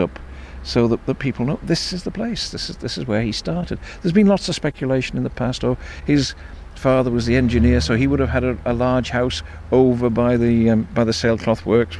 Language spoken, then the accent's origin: English; Isle of Man; I'm from the Isle of Man